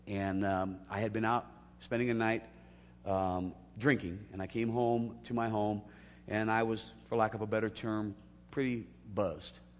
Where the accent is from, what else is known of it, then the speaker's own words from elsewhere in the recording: California, United States; there's certain parts I knew growing up in Southern California.